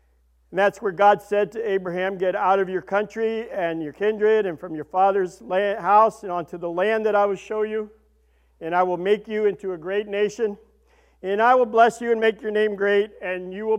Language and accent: English; New York, United States; I'm from New York, so I talk funny.